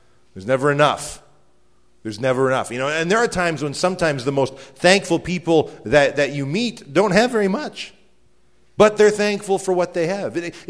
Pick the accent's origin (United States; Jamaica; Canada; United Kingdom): Canada; It's kind of fun being a Canadian in an American family because it gives us an excuse to celebrate a lot of things twice.